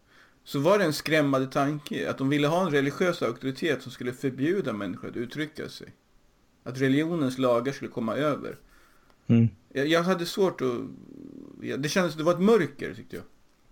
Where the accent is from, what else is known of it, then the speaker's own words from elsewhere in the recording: Sweden; Och jag som svensk, jag var ovan vid den typen av tänkande.